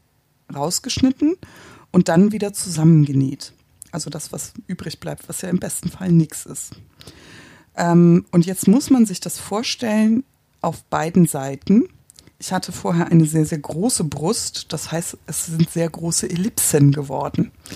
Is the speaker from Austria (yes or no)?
no; Hamburg, Germany; ich komme aus Hamburg. Wir haben es nicht so mit Bergen. Ich wohne am Stadtrand, also im Prinzip Grenze an Grenze zur schleswig-holsteinischen Einöde.